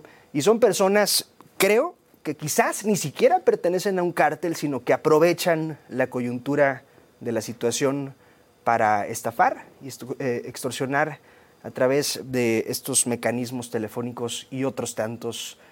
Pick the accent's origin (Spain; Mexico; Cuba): Mexico; Sinaloa; soy de Sinaloa, y se referían justo al domicilio de la familia en Culiacán.